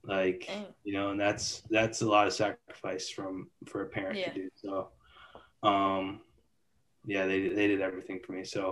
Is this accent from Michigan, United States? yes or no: yes; Michigan, United States; born there; also born or lived in Kentucky; Starting out, I was born in Michigan. I moved to Kentucky when I was in seventh grade.